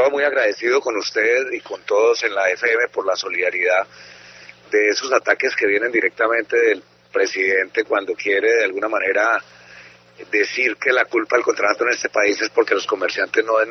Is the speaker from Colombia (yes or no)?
yes; Buga, Valle del Cauca, Colombia; me alegra mucho que esté en mi tierra